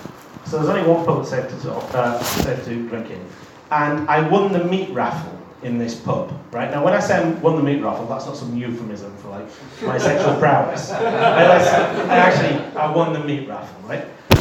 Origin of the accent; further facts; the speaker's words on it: Yorkshire and the Humber, United Kingdom; When I grew up in Yorkshire